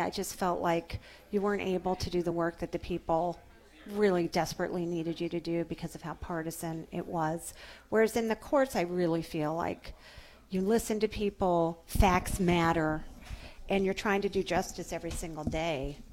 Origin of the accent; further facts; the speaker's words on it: West Coast, United States; I've lived in a lot of places. I grew up on the West Coast, went to school on the East Coast, but been here most of my adult life.